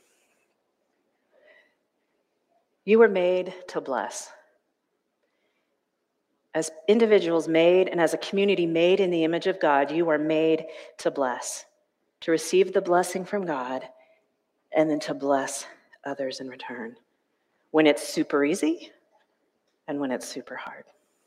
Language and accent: English; the South, United States; When I was growing up in the Bible Belt of the South, we often sang this song